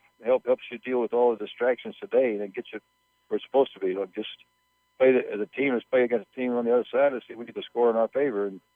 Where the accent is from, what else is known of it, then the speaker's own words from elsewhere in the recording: Tampa, Florida, United States; born there; You know, I was born in Tampa, and my dad worked very hard for 6 days, and we loved baseball.